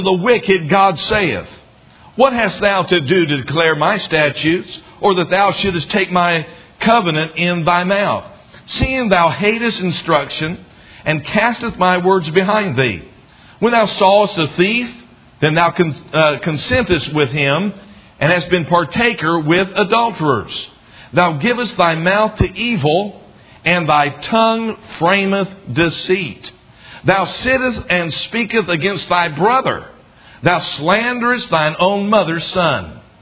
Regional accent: the South, United States; accent: southern; people were talking about my southern accent being just a little bit stronger because I was around them

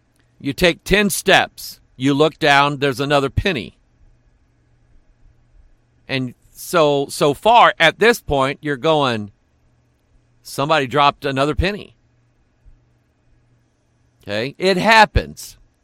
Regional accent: United States; now, I'm an American. I like my tea cold and sweet.

